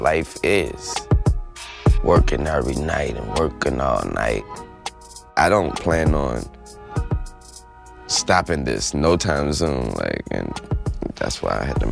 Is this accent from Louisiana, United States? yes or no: yes; New Orleans, Louisiana, United States